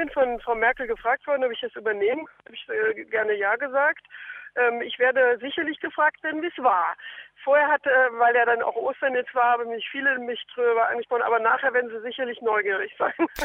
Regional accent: Eifel, Germany; Es war also noch in der Zeit 79 durchaus umstritten in der katholischen Kirche bei uns in der Eifel, ob man das überhaupt zulässt.

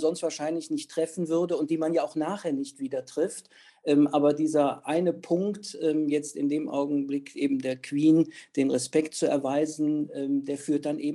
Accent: Germany; now in London, United Kingdom; ein Iraner aus Schottland, eine Inderin aus Hampton Court, jemand aus Buckinghamshire, ich dann als Deutscher hier aus Whitechapel.

